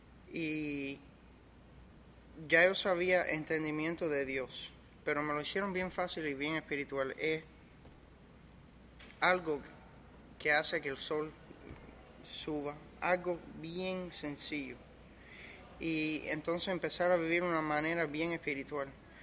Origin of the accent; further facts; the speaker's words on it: Miami, Florida, United States; born there; yo nací en Miami y me acostumbré a reuniones en español. Soy cubano